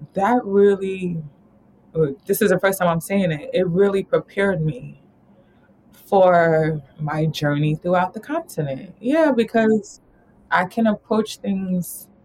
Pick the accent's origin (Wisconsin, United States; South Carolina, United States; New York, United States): New York, United States; born there; And so I'm of Caribbean, I'm of Jamaican descent, but I was born in America. I was born in New York.